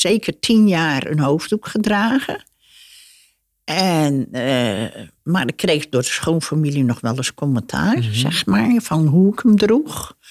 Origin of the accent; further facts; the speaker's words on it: Turkey; Dutch is a second language; Ik ben Turks, maar ik leerde dat heel vlug, want ik kon vlug talen leren